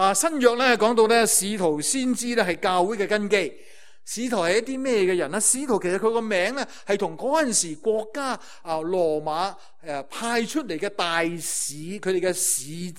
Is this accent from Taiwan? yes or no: no; Hong Kong; 我们香港人也都有我们香港人的文化。我们香港人的文化就因为呢自从1842年之后呢是被英国影响。